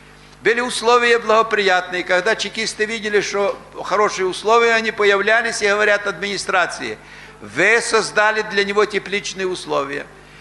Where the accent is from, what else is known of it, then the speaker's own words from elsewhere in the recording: Ukraine; и я украинец